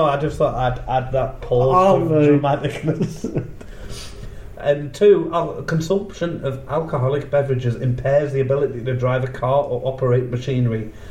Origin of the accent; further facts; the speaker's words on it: United States; I'm American!